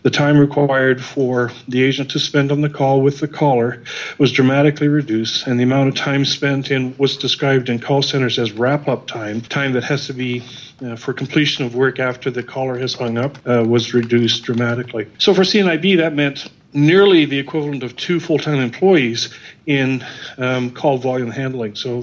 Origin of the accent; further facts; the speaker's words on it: Canada; Because I'm Canadian, our first introduction was